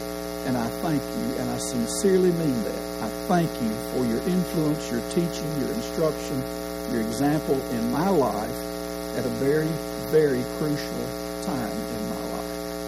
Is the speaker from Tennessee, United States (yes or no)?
yes; Paris, Tennessee, United States; James from Paris, Tennessee, who was formerly from Henderson, Tennessee, was my preacher as I was growing up in Paris